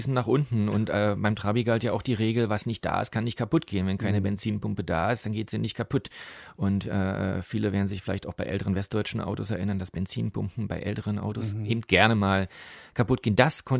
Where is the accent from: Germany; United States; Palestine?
Germany; Berlin; auf so kleinen Nebenstraßen in Pankow, wo ich herkomme.